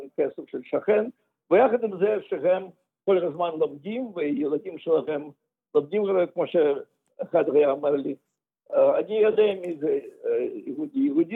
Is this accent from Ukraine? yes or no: yes; Donetsk, Donetsk Oblast, Ukraine; moved away as an adult; also born or lived in Moscow; אני נולדתי בעיר דנצק, שאז היה שם שלו היה סטלין. ובעיר דנצק, וגדלתי שם, וגרתי עד גיל 18, עד שנסעתי לאוניברסיטת למוסקו.